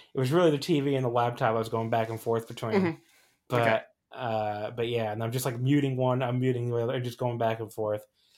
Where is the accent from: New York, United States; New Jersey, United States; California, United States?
New Jersey, United States; I grew up mostly, you know, in the metro area. I mean, I grew up a lot in New Jersey, and New Jersey doesn't have a baseball team.